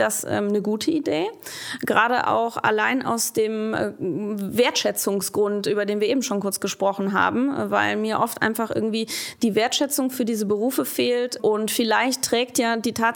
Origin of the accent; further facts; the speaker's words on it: Rhineland, Germany; born there; Ich bin natürlich auch gebürtige Rheinländerin.